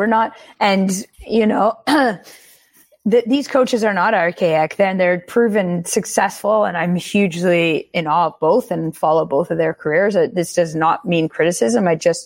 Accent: Quebec, Canada; And look, Amy and I are from Quebec. We're not French from France, from Quebec. It's just different.

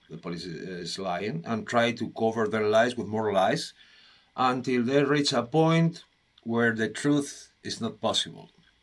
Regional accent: Spain; I'm from Spain. And let's say, to summarize, that I'm a journalist from Spain.

